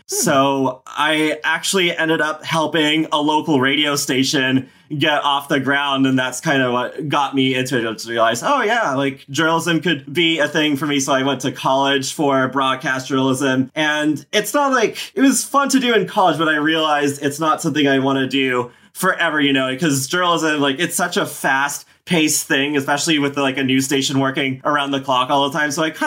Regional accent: Canada; But yeah, I was born and raised in Canada.

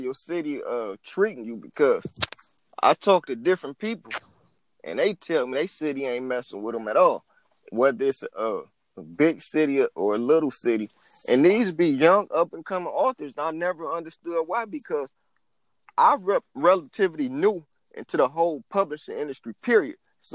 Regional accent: Detroit, Michigan, United States; So the one that worked for me in my city, I'm from Detroit, Michigan.

